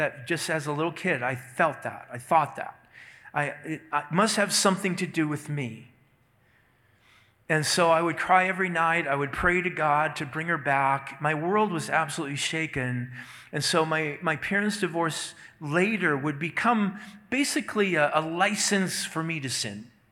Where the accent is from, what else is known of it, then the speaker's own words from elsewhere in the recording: Minnesota, United States; came to Duluth, Minnesota, just 40 miles from my hometown.